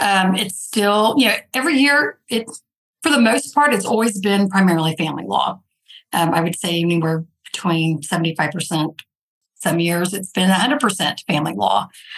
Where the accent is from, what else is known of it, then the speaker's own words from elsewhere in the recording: Dallas, Texas, United States; I'm originally from Dallas, so I know your stomping grounds, although it looks very different from when I lived there.